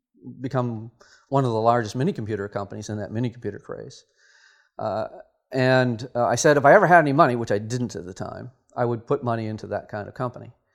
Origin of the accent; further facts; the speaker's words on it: Lowell, Massachusetts, United States; And I grew up in Lowell, Massachusetts, and that was the home of Wang Labs.